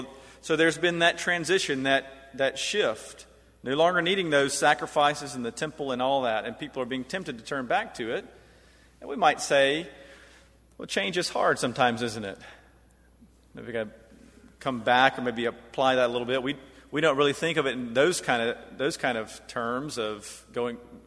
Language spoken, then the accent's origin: English; Tupelo, Mississippi, United States; Now I'm from Tupelo, Mississippi, so I can say this right.